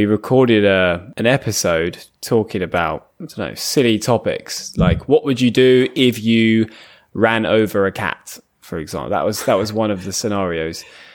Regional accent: England, United Kingdom; I'm from England.

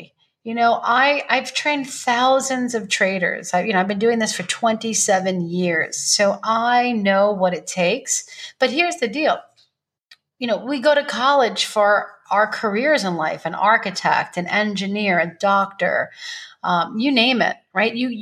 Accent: New York, United States; moved away as an adult; now in Las Vegas, United States; Well, I live in Las Vegas right now. I'm from New York, but 3 years ago I moved to Las Vegas.

